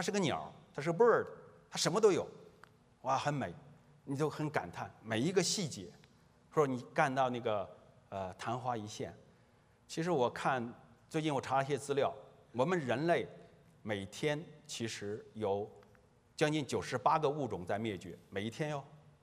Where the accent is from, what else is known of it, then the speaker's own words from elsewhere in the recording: China; 我们想的约，中国人我不知道啊，我作为中国人